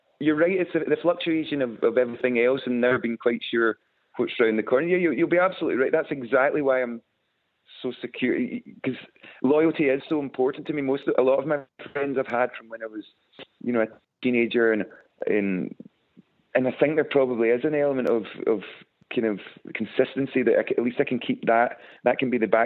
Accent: Scotland, United Kingdom; But, you know, we're from the West Coast of Scotland.

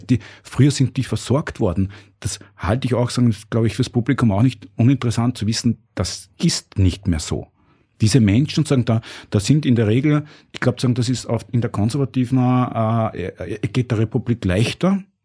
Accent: Burgenland, Austria; ich bin aus dem Burgenland und habe dort auch relativ, bin eingebettet in eine sehr normale Umgebung.

